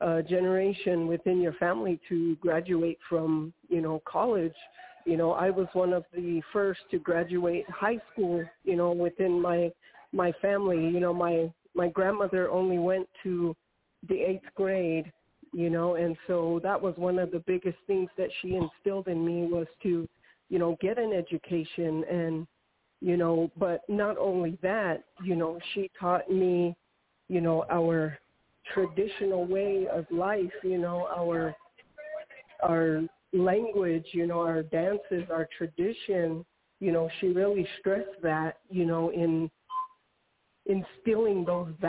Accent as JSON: {"language": "English", "town": "Ohkay Owingeh", "region": "New Mexico", "country": "United States", "said": "I come from Okeowinge, which is, when translated into English, means village of the strong. And so I come from the village of the strong."}